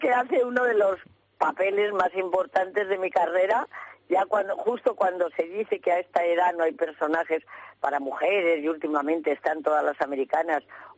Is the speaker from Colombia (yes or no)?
no; Castile and León, Spain; also born or lived in Luelmo; yo es que soy de Zamora.